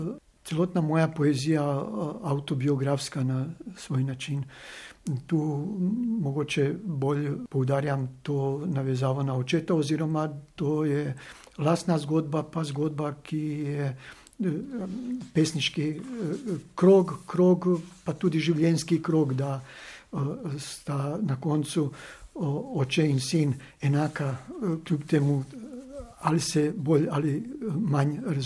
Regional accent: Sarajevo, Federation of Bosnia and Herzegovina, Bosnia & Herzegovina; now in Ljubljana, Slovenia; Barbara je razlog, zaradi katerega sem prišel iz Sarajeva v Ljubljano.

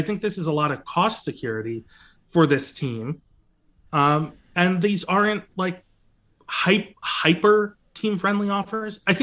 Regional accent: Maryland, United States; I did, absolutely, in Maryland.

